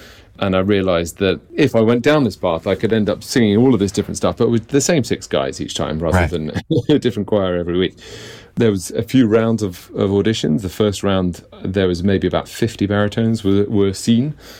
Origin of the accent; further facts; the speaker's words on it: Oxford, South East England, United Kingdom; moved away as an adult; also born or lived in York; now in London, United Kingdom; I grew up in Oxford, sang in lots of choirs there. I then went on to study in the north of England in York University. And as soon as I graduated, I moved to London